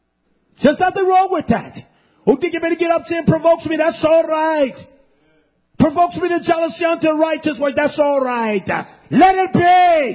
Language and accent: English; North Carolina, United States; I'm from North Carolina, from a country little town.